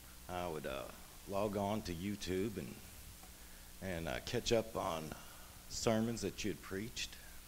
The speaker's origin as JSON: {"language": "English", "town": "Knoxville", "region": "Tennessee", "country": "United States", "tie": "born or raised there", "also_born_or_lived": "Ohio", "said": "I grew up in Knoxville with my family here and grew up in church."}